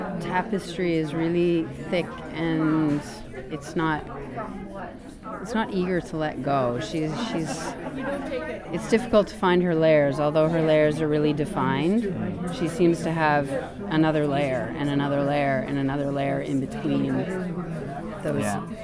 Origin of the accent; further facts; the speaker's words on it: Ottawa, Ontario, Canada; From Ottawa, Canada.